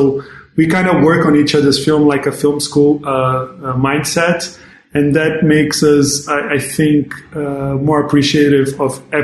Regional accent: Luanda, Luanda Province, Angola; Well, Air Conditioner is a film that takes place here in my hometown, Luanda, and it takes place in downtown.

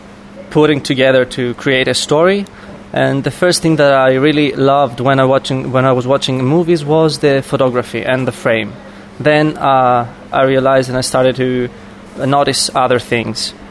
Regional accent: Thessaloniki, Central Macedonia, Greece; I'm 25 years old. I'm coming from Thessaloniki, Greece.

